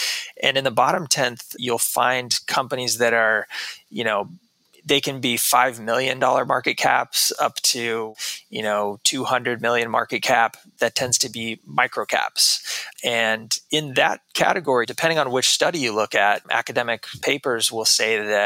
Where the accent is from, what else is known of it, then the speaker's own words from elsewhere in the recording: Texas, United States; Well, I grew up in Texas most of my life.